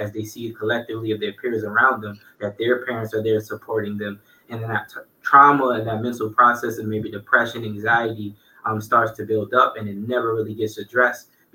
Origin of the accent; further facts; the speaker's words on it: Baltimore, Maryland, United States; when people find out that I'm from Baltimore, and that when pops and bangs happen, I don't flinch because I'm used to hearing these gun sounds every day